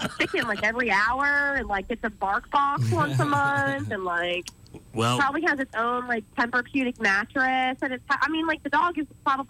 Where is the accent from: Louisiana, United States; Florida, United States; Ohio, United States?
Florida, United States; now in Montgomery, United States; From growing up in South Florida, you can pretty much get delivery from anywhere.